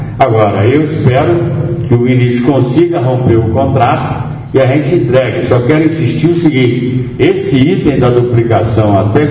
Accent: Bahia, Brazil; Eu quero saber o que é bom para a minha terra, o que é bom para a Bahia e para o Brasil.

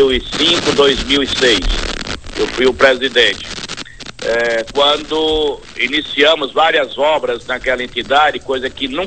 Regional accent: Paripiranga, Bahia, Brazil; moved away; also born or lived in Cícero Dantas / Feira de Santana; com 12 anos de idade. Eu concluí o primário e precisava sair da cidade para poder continuar estudando. Eu sempre tive um sonho de estudar. E saí de Paripiranga, fui morar na cidade de Cícero Dantas com os tios

